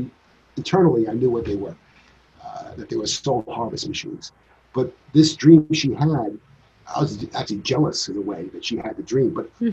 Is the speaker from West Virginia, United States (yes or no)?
no; New York, United States; I grew up in Long Island, and there was a place called Nunley's Carousel